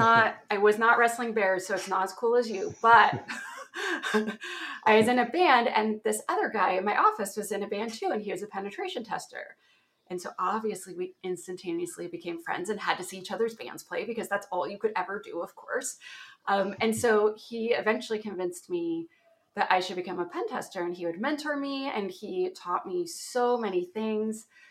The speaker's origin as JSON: {"language": "English", "region": "Ontario", "country": "Canada", "said": "That's a place in Canada. That's my accent."}